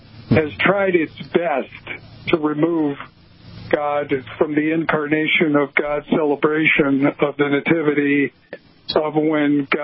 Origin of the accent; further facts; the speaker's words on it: Chicago, Illinois, United States; And when I grew up in the Midwest in Chicago, and the weather in the winter, sometimes we'd have some pretty harsh winters